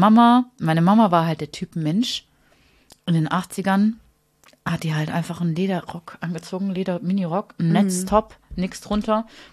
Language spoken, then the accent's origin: German; Karlsruhe, Baden-Württemberg, Germany; ja, ich bin in Karlsruhe groß geworden.